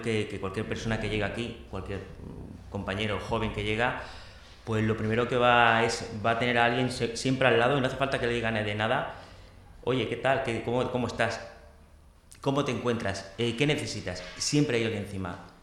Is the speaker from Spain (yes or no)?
yes; Andalusia, Spain; moved away; yo vengo de un pueblo de Andalucía, yo vine aquí un poco para volverme en cuanto pudiera y me enamoré del centro